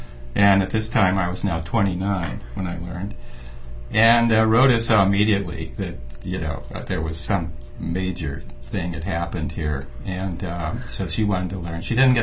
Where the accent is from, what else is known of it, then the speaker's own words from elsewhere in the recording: El Paso, Texas, United States; moved away; I grew up. I was born and raised in El Paso, Texas. So that was quite a transition and a culture shock.